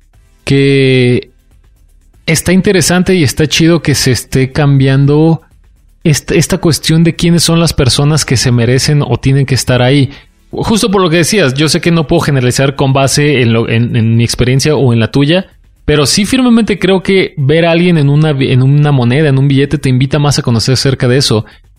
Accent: Mexico; según yo sí soy mexicano.

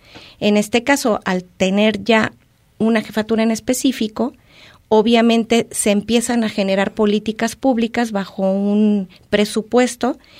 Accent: Mexico

